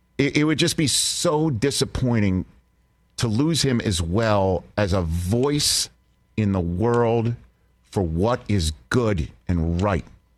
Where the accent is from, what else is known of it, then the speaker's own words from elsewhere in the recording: New York City, New York, United States; I'm from New York City. I mean, the Twin Towers are gone forever.